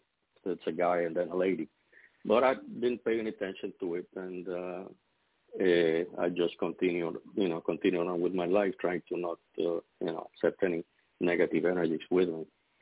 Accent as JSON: {"language": "English", "country": "Puerto Rico", "said": "I'm from Puerto Rico."}